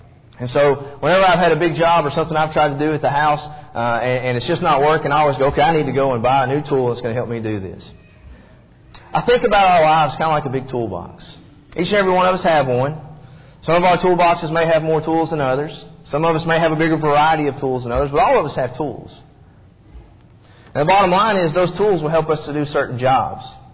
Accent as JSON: {"language": "English", "region": "Kentucky", "country": "United States", "tie": "born or raised there", "said": "Where I grew up in Kentucky, we used to have this little service station in town."}